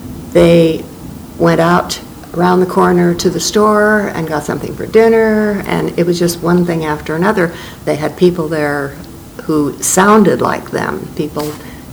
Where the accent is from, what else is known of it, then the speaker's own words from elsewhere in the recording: Brooklyn, New York, United States; born there; I was born in Brooklyn, New York in 1931, and … which is completely Swedish.